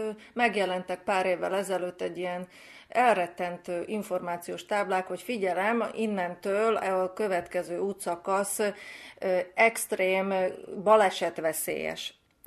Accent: Slovakia; now in Serbia; Én Vajdaságban élve először találkoztam, és teljesen idegen volt számomra, szlovák felvidéki magyarként, mikor először láttam azt Vajdaságban

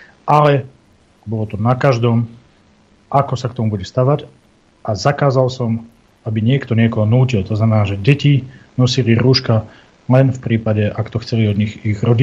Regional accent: Detva, Banská Bystrica Region, Slovakia; Ja som detvanec, ja som lázník.

